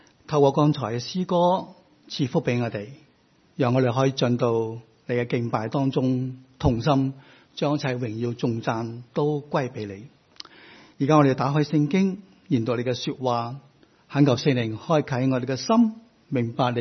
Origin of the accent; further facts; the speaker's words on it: Hong Kong; 而我哋香港人呢都好鍾意呢买嚟带返去外国外边嘅地方啦做手信喎。